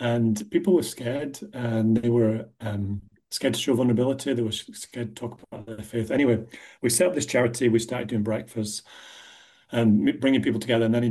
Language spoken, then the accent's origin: English; Yorkshire and the Humber, United Kingdom; moved away as an adult; now in Scotland, United Kingdom; So I've been in Scotland since I came to university. I'm from Yorkshire originally, and been here. I've been working here all my life